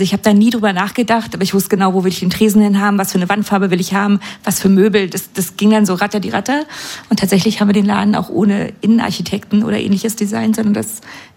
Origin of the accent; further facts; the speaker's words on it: Berlin, Germany; born there; Und um dem noch eins draufzusetzen, ich bin sogar gebürtige Berlinerin.